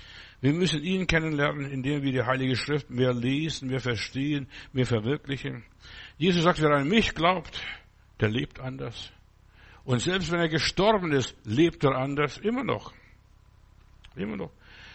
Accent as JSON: {"language": "German", "country": "Germany", "said": "Ich bin ein Deutscher und ich bin ein Himmelsbürger, beides zusammen, ja."}